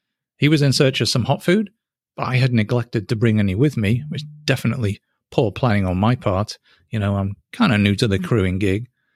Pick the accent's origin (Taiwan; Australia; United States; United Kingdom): United Kingdom; England; I'm English